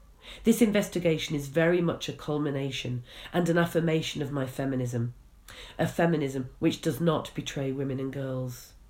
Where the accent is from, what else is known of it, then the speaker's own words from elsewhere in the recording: United Kingdom; I'm a British journalist, researcher, and feminist campaigner.